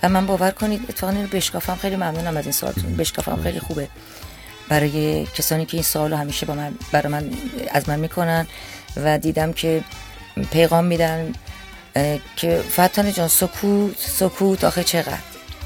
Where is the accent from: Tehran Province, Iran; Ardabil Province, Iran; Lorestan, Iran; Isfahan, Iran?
Tehran Province, Iran; Tehran; بنده اهل تهران هستم.